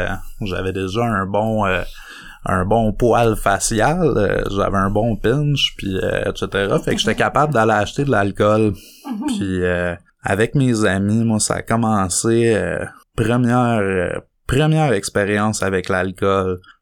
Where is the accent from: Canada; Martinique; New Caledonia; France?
Canada; Saint-Faustin-Lac-Carré, Quebec; also born or lived in Prévost; quand je suis déménagé chez ma mère à 13 ans, je suis passé de Saint-Faustin-Lac-Carré à aller à l'école à Saint-Jovite, puis je me suis retrouvé à Prévost, j'ai allé à l'école à Saint-Jérôme